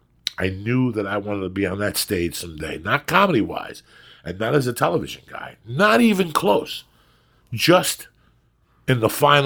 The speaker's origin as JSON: {"language": "English", "town": "North Bergen", "region": "New Jersey", "country": "United States", "said": "because I was from North Bergen right next door."}